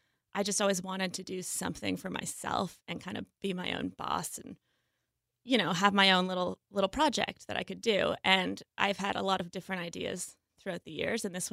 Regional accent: Canada; now in Seattle, United States; And I worked in Toronto, actually, because I'm from Canada.

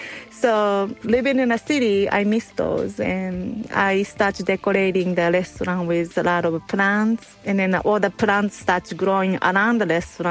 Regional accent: Japan; English is a second language; now in Los Angeles, United States; growing up in Japan, where my mom always cooked, she used to bake cookie for next day's snack. So watching her baking made me start wanting to work at the bakery in Japan

